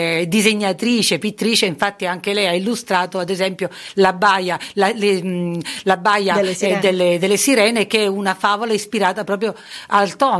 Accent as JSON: {"language": "Italian", "town": "Reggio Calabria", "region": "Calabria", "country": "Italy", "tie": "born there", "also_born_or_lived": "Udine", "said": "io non sono in realtà siciliana, io sono nata a Reggio Calabria, però poi ho vissuto per molti anni anche a Udine, quindi la difficoltà di trovare questo dialetto."}